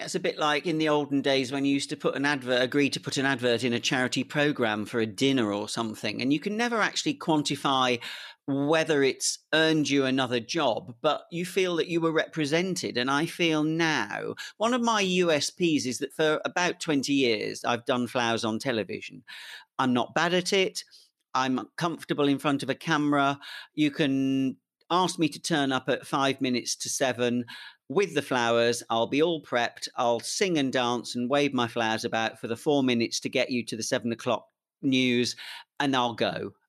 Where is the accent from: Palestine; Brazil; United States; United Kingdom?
United Kingdom; England; I really consider I'm very British. I don't say English now because it's too jingoistic, but I'm really proud to be British.